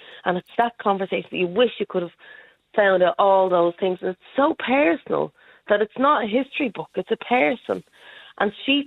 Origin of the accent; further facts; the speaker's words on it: Leinster, Ireland; accent: old-fashioned Liberties accent; Well, I have a very old-fashioned accent because the people in the Liberties do.